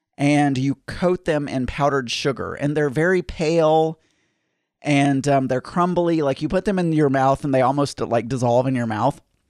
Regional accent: the South, United States; Anyway, because I'm from the South and you would probably assume

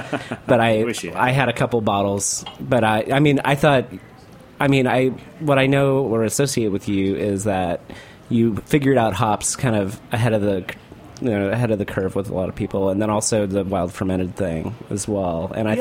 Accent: Texas, United States; I mean, not Southern I'm also from Texas.

